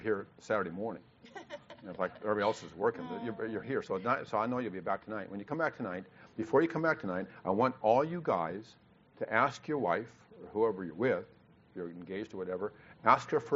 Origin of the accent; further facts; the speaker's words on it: Kansas, United States; We come from Kansas, so it's a whole different world, right?